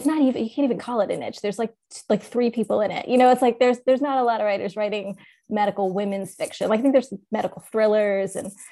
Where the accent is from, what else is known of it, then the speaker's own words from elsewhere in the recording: New Jersey, United States; I'm like unabashedly like proud of New Jersey. Like I love, you know, I've been born and raised in New Jersey